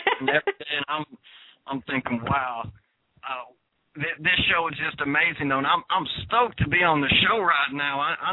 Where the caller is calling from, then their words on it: Texas, United States; I'm from Texas.